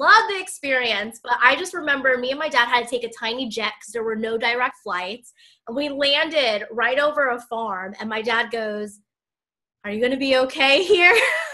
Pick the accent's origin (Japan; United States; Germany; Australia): United States; Queens, New York; moved away as an adult; I grew up in Queens.